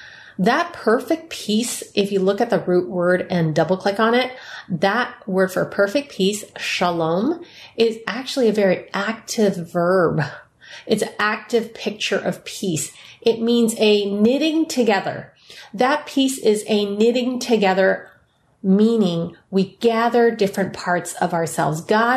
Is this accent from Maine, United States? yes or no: no; San Francisco, California, United States; born there; I'm Chinese American, and there is something that's really beautiful in the Chinese culture, which is Chinese lanterns. If you go to San Francisco Chinatown, where I was born, you'll see these beautiful Chinese lanterns that are strung up high.